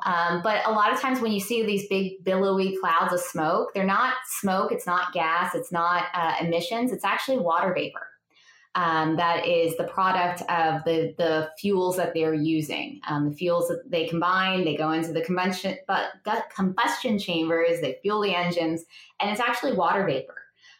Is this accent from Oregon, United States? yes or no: no; Florida, United States; I grew up in Florida, so I got to live my childhood seeing space shuttles go up.